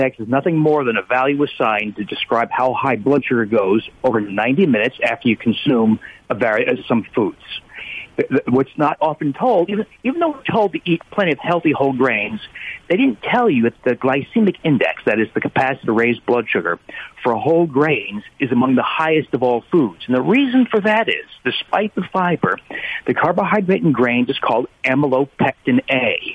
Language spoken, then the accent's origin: English; New Jersey, United States; I grew up in New Jersey, not too far from you.